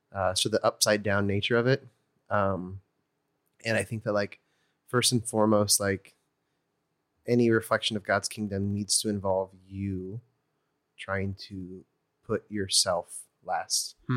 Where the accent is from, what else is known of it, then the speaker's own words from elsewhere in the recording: Iowa, United States; Detasseling and rock picking were like pretty regular things that I would do during the summers growing up in Iowa to make money.